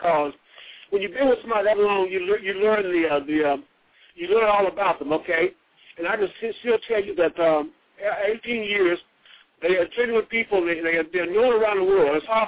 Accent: Mississippi, United States; Well, I'm actually I'm from Mississippi. I went to Tougaloo College and I received a BS degree in economics from Tougaloo.

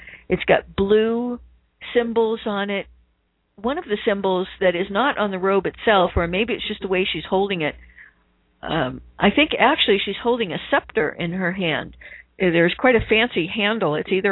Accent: New England, United States; accent: New England; And, my New England accent's coming out, isn't it?

